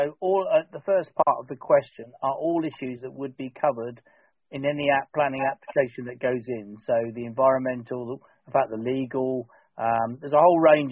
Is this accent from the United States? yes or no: no; Brading, South East England, United Kingdom; born there; I was born in Brading